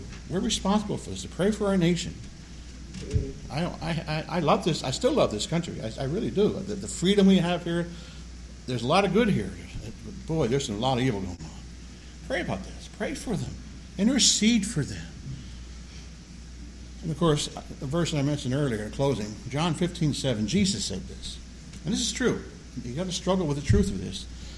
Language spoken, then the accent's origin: English; United States; But God caused me to be born to American parents. I'm an American.